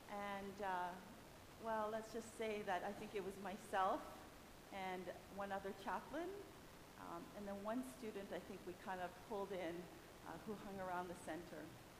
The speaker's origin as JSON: {"language": "English", "town": "Calgary", "region": "Alberta", "country": "Canada", "tie": "born or raised there", "said": "came from Edmonton to Calgary, but Calgary is my hometown where I grew up."}